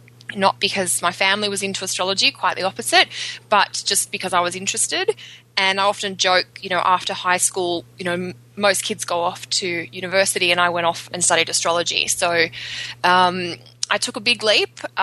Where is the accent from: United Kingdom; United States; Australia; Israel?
Australia; now in Canada; I'm an Australian astrologer. I have been in Canada, where I live just outside Toronto, for about 5 years